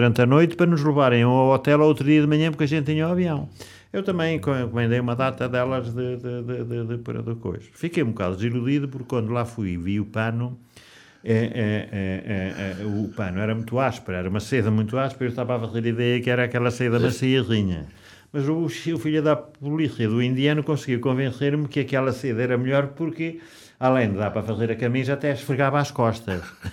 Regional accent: Viseu, Portugal; eu que vinha do Burel, da Serra do Caramulo

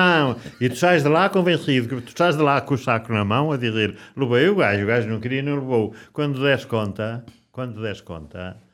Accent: Viseu, Portugal; eu que vinha do Burel, da Serra do Caramulo

